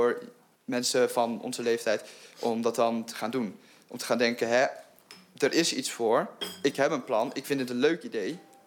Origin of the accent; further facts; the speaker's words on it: Enschede, Overijssel, Netherlands; Ik ben geboren en getogen in de Maten van Trapel.